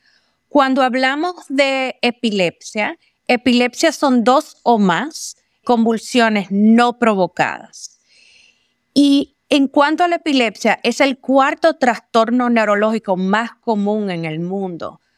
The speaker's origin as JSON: {"language": "Spanish", "country": "Dominican Republic", "moved": "as an adult", "said": "Yo soy originalmente de la República Dominicana y vine aquí a este país a entrenarme en cuanto a trastornos neurológicos y la epilepsia específicamente en niños."}